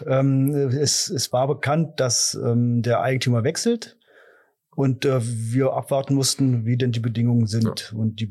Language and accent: German; Berlin, Germany; ich komme ja aus Berlin und wohne jetzt erst seit knapp etwas über 2 Jahren hier.